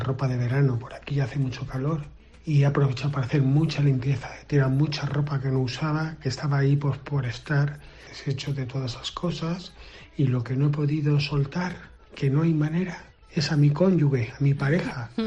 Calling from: Santa Pola, Valencian Community, Spain; de Santa Pola.

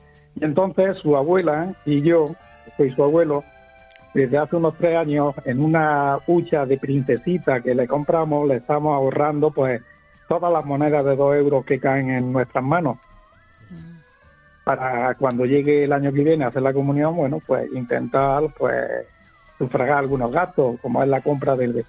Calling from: Jaén, Andalusia, Spain

